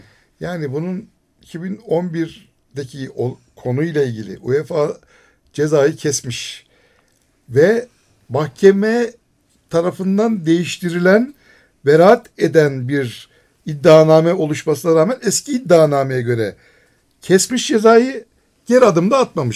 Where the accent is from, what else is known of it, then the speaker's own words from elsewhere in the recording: Black Sea Region, Turkey; Ben de Karadenizliyim ama ben tedavi oldum diyorum.